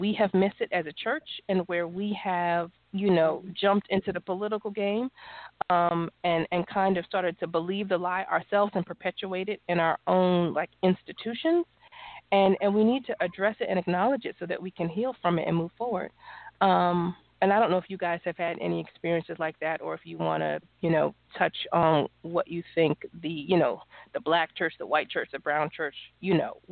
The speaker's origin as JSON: {"language": "English", "region": "New York", "country": "United States", "tie": "born or raised there", "lives_now": "Las Vegas, United States", "said": "And so, you know, I grew up in New York. I went to like a private school for a long time. Then I moved to Las Vegas."}